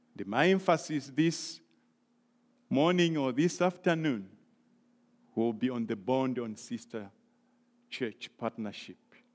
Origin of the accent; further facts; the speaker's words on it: Zambia; English is a second language; As we are coming from Zambia and Africa, I was thinking the church has asked me to go and speak.